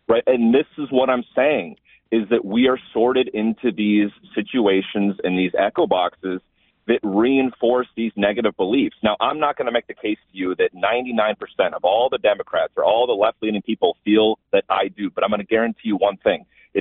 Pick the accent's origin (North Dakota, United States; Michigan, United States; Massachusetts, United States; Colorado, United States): North Dakota, United States; growing up in North Dakota, I'm a third or fourth generation North Dakotan.